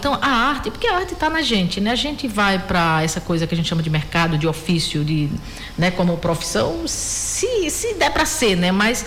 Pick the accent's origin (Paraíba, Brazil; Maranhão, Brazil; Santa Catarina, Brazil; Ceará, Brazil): Paraíba, Brazil; Brejo do Cruz; now in São Paulo, Brazil; Eu sou do sertão da Paraíba, moro em São Paulo há 21 anos, mas sou de Brejo do Cruz, no sertão da Paraíba.